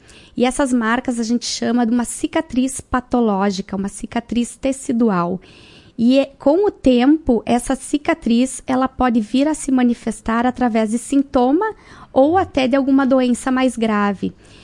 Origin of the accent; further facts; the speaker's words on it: Ijuí, Rio Grande do Sul, Brazil; now in Marau, Brazil; Sim, sou de Ijuí, mas praticamente marauense, né? Estou aqui há aproximadamente 8, 9 anos.